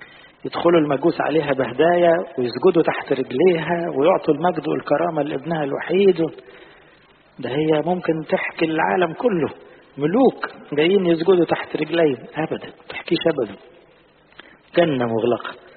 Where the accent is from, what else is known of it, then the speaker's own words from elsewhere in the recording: Egypt; بلادنا مصر